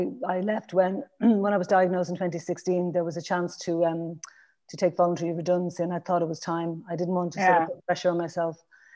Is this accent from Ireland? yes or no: yes; Dublin, Leinster, Ireland; also born or lived in London; now in Glasgow, United Kingdom; I grew up in, you might tell from my accent, I grew up in Dublin, and I was born in Dublin, 1965, a great year. And I'm the youngest of five children